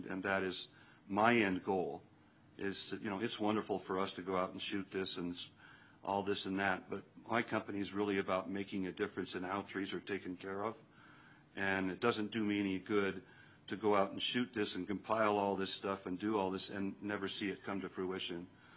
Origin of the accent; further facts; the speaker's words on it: Reno, Nevada, United States; I was born and raised in Reno. I'm a Nevada boy.